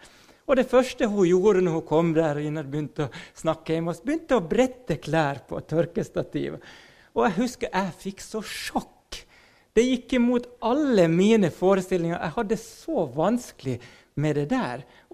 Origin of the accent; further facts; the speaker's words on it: Finland; Jag är ju finsk och vi har ju det i ryggmargen att vi ska klara oss själv